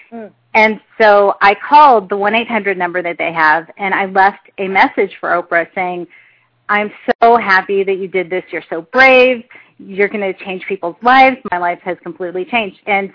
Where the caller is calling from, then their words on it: San Antonio, Texas, United States; I'm calling from San Antonio, Texas